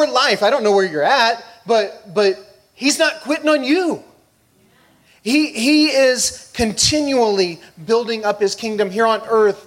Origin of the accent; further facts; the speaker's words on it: Jackson, Missouri, United States; now in St. Louis, United States; I grew up in Jackson, Missouri, which is important for you to know because I now live in North City, North St. Louis.